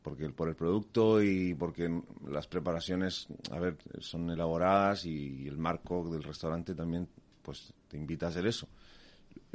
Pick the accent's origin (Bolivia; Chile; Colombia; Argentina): Chile; porque yo soy chileno